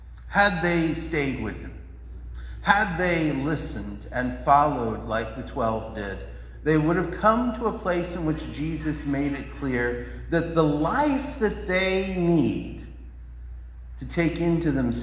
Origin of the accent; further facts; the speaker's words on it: West Virginia, United States; I grew up in West Virginia, beautiful state, beautiful people, wonderful place to live.